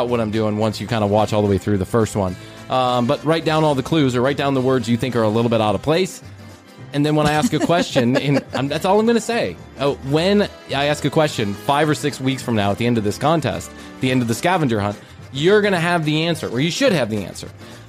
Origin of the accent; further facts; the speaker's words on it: Ireland; I'm Irish, so that's how it works.